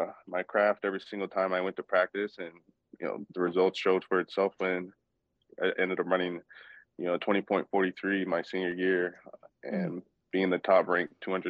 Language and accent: English; Wisconsin, United States; You know, I'm a kid from Wisconsin, and we're not really known for breeding, you know, pure sprinters. So you had me, a Wisconsin kid